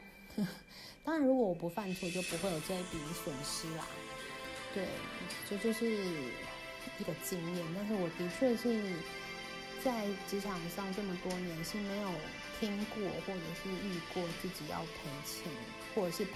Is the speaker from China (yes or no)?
no; Taiwan; 我都有一点不太想要让人家知道我是台湾人